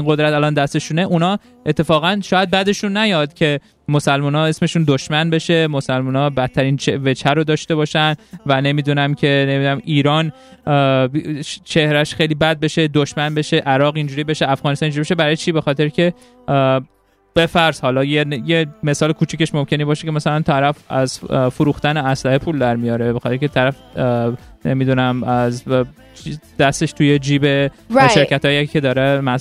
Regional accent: Canada; I'm sorry, I'm from Canada

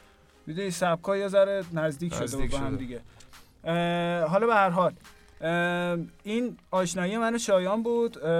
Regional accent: Tehran, Tehran Province, Iran; گفتم اه منم ونکم. کدوم سمت ونک؟

